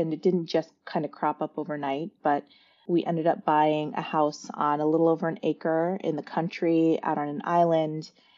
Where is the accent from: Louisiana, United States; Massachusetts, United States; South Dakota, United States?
South Dakota, United States; also born or lived in Seattle / San Francisco Bay Area; So I grew up in the Midwest. Initially, South Dakota, very rural.